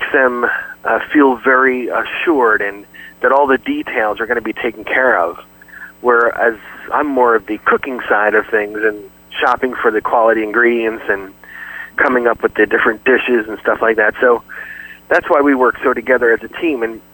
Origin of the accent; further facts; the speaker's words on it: New Jersey, United States; Well, I come from New Jersey originally, and my father always said we were a seafood family. And growing up at the Jersey Shore